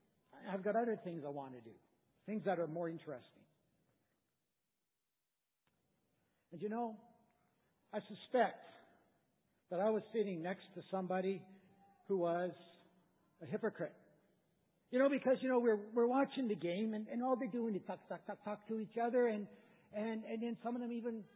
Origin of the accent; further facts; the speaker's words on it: Canada; moved away as an adult; If I sound a little funny, that is because, 9 years, my wife and I, we came from Canada.